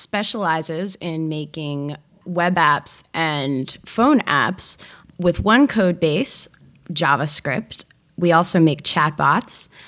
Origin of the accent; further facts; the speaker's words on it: New Jersey, United States; moved away as an adult; now in Los Angeles, United States; I'm from New Jersey.